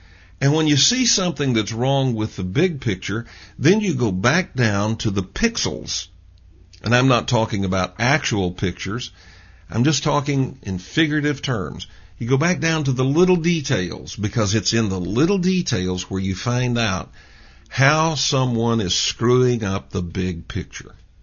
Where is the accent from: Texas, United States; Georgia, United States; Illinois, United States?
Georgia, United States; home in Georgia. And so, look, don't send me email and tell me I made fun of people in the South. I am a Southerner, okay?